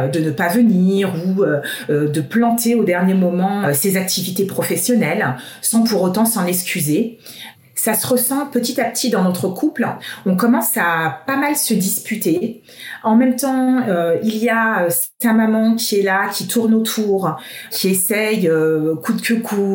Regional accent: Paris, Île-de-France, France; moi, en tant que Parisienne, me laisse pas du tout indifférente.

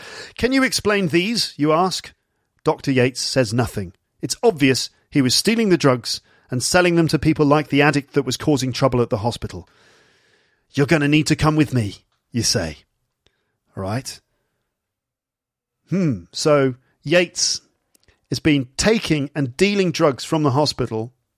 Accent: England, United Kingdom; accent: generic northern; And I don't know where my accent's from at all. It's just generic northern.

